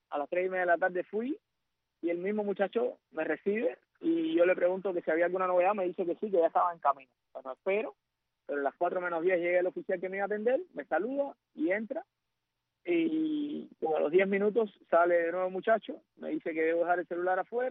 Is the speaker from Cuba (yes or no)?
yes; Cuba; now in Uruguay